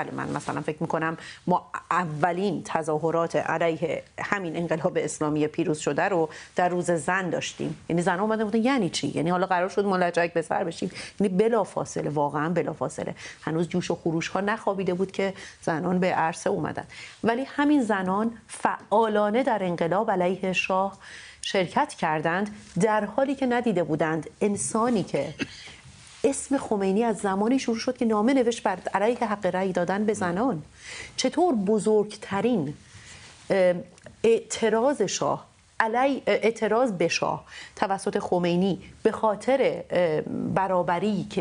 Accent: Iran; now in Germany; من در آلمان زمانی که میگم از ایران هستم و ایرانی هستم،

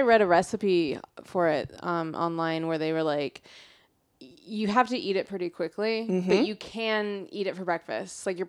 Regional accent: West Coast, United States; So as someone who was born and raised on the West Coast, just like kind of a non-issue.

